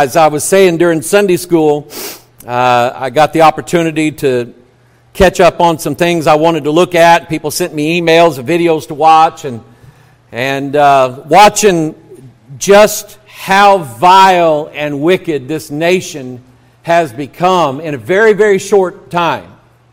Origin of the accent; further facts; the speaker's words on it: United States; I mention this country because this is my country, this is my home, I'm an American, I love America.